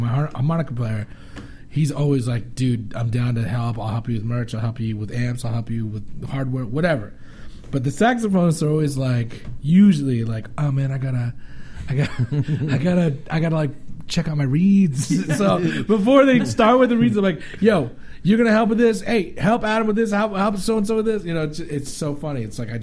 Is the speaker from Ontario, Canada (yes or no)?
no; St. John's, Newfoundland and Labrador, Canada; Yeah, I was born in St. John's, Newfoundland. I'm a Newfie.